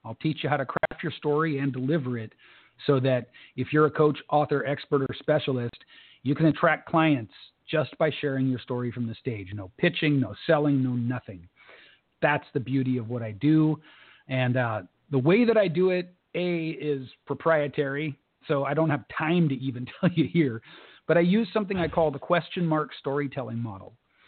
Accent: California, United States; I promise you that for someone born and raised in California, which is maybe the highest level of economic opportunity in the world, I know what it's like to have nothing.

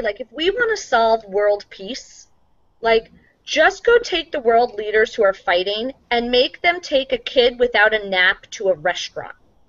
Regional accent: New York, United States; And so I'm from New York, and when I go back home and we take the kids somewhere

